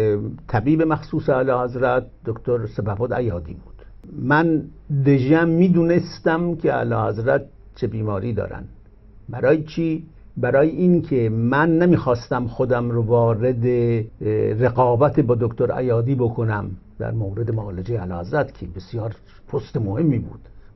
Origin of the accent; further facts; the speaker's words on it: Shiraz, Fars, Iran; moved away as an adult; now in Paris, France; من اهل شیراز هستم، در شیراز متولد شدم، تحصیلات متوسطم رو در شیراز دبیرستان شاپور کردم و بلافاصله بعد از دیپلمم آمدم به پاریس برای تحصیل در پزشکی.